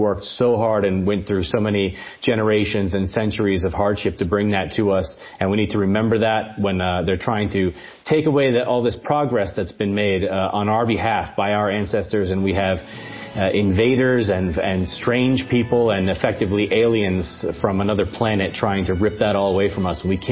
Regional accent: Massachusetts, United States; also born or lived in Miami / Idaho; I actually grew up in Massachusetts. I'm from Miami originally, but grew up all over the country and spent the most time in Massachusetts. I've lived up by the Canadian border of Idaho.

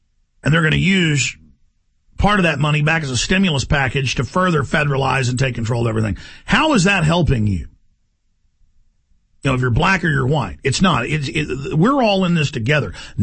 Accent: Dallas, Texas, United States; I have been racially attacked by Mexicans repeatedly growing up in Dallas, very rough town.

